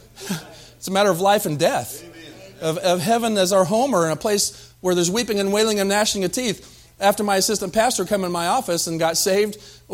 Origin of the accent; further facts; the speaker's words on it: Tucson, Arizona, United States; born there; I was born in Tucson, Arizona at St. Joe Hospital on Wilmot.